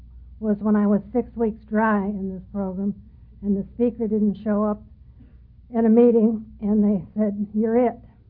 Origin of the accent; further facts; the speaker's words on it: Chicago, Illinois, United States; I was born and brought up in Chicago, and I'm one of those damn Yankees.